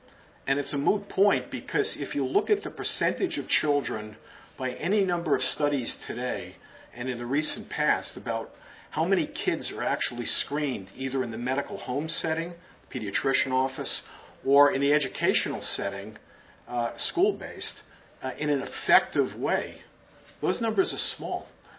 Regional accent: Massachusetts, United States; Well, I'm from Massachusetts and frankly proud to be.

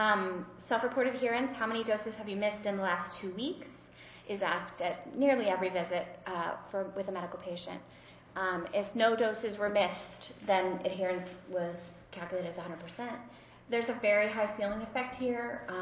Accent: Sharon Hill, Pennsylvania, United States; we come from Sharon Hill, Pennsylvania, which is in Delaware County

